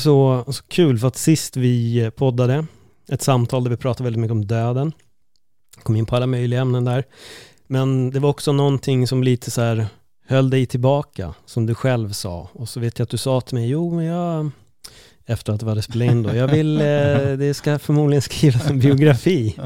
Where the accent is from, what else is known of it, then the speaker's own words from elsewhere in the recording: Stockholm, Stockholm County, Sweden; vi är ju från Stockholm